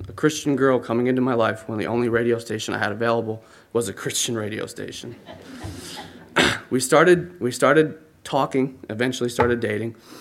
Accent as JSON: {"language": "English", "town": "Buffalo", "region": "New York", "country": "United States", "tie": "born or raised there", "said": "So I'm from Buffalo, New York. Yes, there was a lot of snow. Yes, I had to shovel it. And no, I've never been to New York City."}